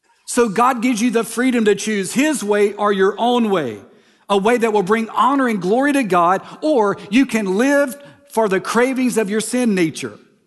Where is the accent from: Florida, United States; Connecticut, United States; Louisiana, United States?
Louisiana, United States; I'm from Louisiana, and you know when you cross a state line from Texas to Louisiana, because all of a sudden, there's potholes.